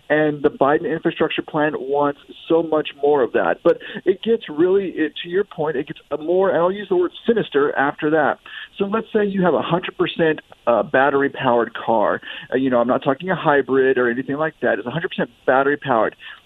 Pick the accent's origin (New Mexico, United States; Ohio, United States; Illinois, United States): New Mexico, United States; I'm in Missouri, but I grew up in New Mexico, have family in Colorado, and spent more than a few days in Colorado for sure.